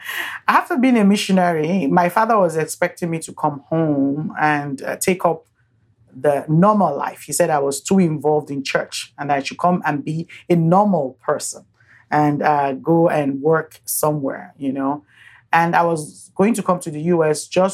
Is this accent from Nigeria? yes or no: yes; Benin City, Edo, Nigeria; Growing up in Benin, Nigeria